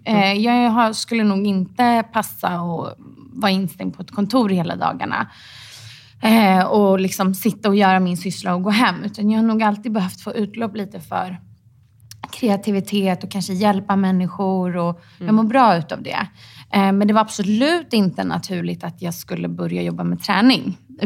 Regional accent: Stockholm, Stockholm County, Sweden; jag är från Stockholm.

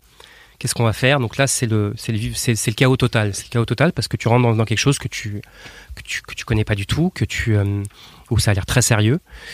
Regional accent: Nantes, Pays de la Loire, France; moi je viens de France, née à Nantes

